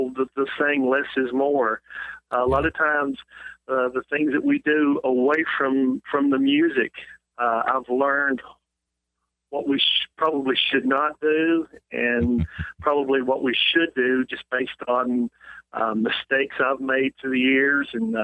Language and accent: English; Louisville, Kentucky, United States; also born or lived in Panama City, Florida; now in Pigeon Forge, United States; I was born in Panama City, Florida. My dad was stationed at Tyndall Air Force Base, and I lived there till I was four. Then we moved to Louisville, Kentucky, and I stayed there up until about 16 years ago, and then I moved to Pigeon Forge